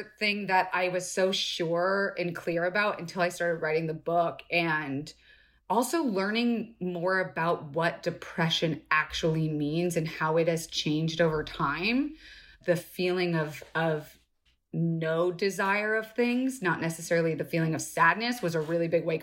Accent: Florida, United States; also born or lived in Los Angeles; You know what's funny? I was born in LA, mm-hmm. but I left and grew up in Florida, which is like the most regular place in the country, right?

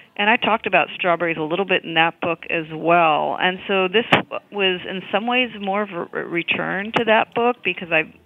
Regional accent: California, United States; I am from California.

